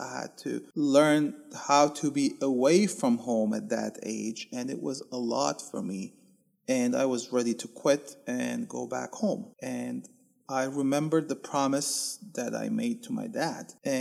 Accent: Kessab, Latakia Governorate, Syria; There was another fellow who was a seminarian from my hometown of Kesab.

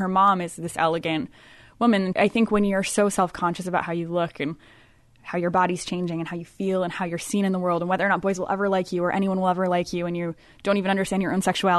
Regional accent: Petoskey, Michigan, United States; I'm from the Petoskey area, which the book is set in northern Michigan

